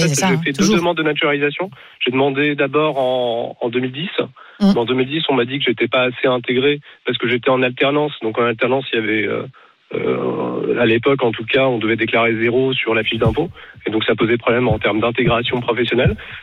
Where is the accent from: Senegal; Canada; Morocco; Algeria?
Morocco; moved away as an adult; now in France; moi, je suis arrivé en France en 2004. Donc je suis marocain. Enfin, aujourd'hui, je suis franco-marocain. Donc je suis arrivé en France en 2004 via un titre de séjour étudiant pour faire des études en école d'ingénieur. Et je suis resté depuis.